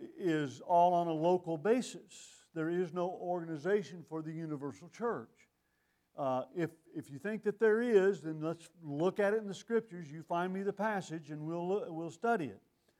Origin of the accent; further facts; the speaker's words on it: Abilene, Texas, United States; born there; Texas is a wonderful place, and I was born in Texas, in Abilene, Texas, and drove through there twice.